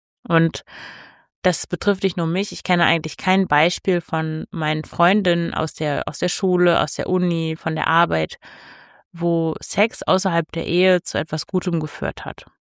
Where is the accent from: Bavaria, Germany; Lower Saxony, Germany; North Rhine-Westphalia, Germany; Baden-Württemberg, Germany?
Lower Saxony, Germany; ich komme ja aus dem Emsland, da war nicht viel los.